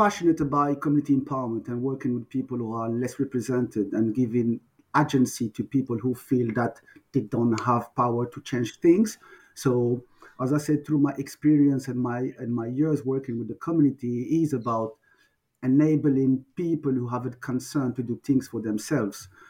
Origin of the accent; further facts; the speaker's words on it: Paris, Île-de-France, France; English is a second language; now in London, United Kingdom; So I am originally from France, Paris, but very quickly I felt that comfortable living in London